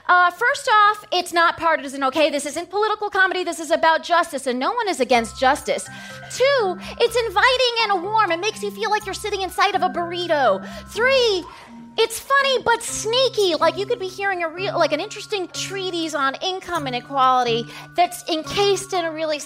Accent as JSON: {"language": "English", "country": "United States", "said": "Yeah. I am an American."}